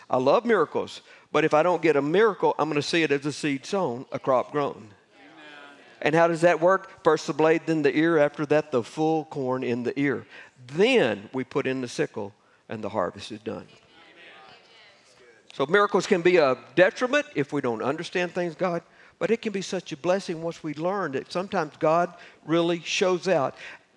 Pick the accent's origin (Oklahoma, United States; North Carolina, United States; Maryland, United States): Oklahoma, United States; Remember, I'm from Oklahoma, so don't be laughing at me.